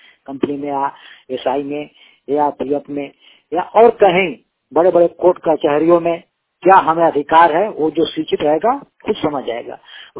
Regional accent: Palamu, Jharkhand, India; मैं झारखंड के पलामुड़ी से हूँ।

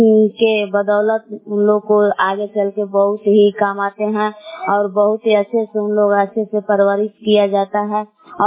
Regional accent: Belang, Bihar, India; मैं ग्राम बेलांग जिला कैमूर भगवान के निवासी हूँ।

